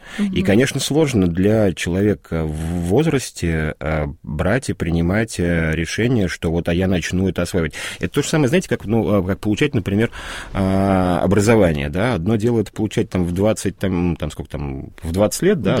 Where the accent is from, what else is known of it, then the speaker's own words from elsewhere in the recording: Moscow, Russia; Я там рядом родился, на Войковской, вот, и бабушка жила на Октябрьском поле